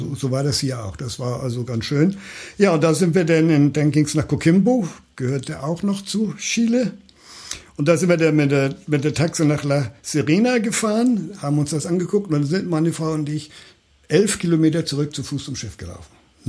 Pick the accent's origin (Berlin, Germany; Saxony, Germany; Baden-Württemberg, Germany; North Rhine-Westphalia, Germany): Baden-Württemberg, Germany; Also eine sehr interessante Altstadt mit wirklich alten Schindelhäusern hier, wie es bei uns im Schwarzwald ist. Da fühlte man sich fast zu Hause.